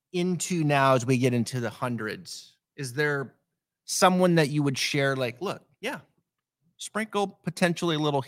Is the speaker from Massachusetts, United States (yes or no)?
no; Kellogg, Idaho, United States; I grew up in Kellogg, which is just over the mountain pass.